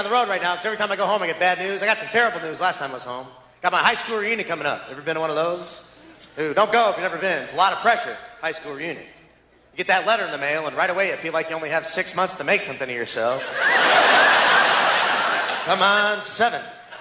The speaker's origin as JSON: {"language": "English", "town": "Cleveland", "region": "Ohio", "country": "United States", "said": "I'm from Cleveland, Ohio. Cold there in Cleveland. Freezing."}